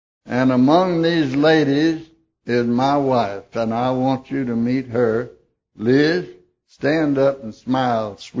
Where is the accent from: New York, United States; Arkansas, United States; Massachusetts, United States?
Arkansas, United States; Well, I come from Arkansas by request, but I can go back now.